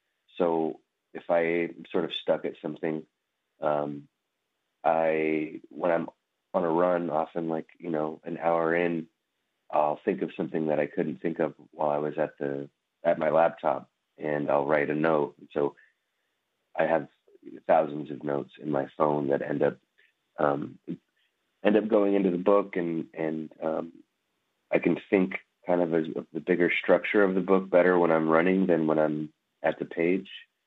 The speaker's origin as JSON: {"language": "English", "town": "Oakland", "region": "California", "country": "United States", "tie": "born or raised there", "said": "So I was born and raised in Oakland, and my dad didn't raise us in the urban Native community in Oakland."}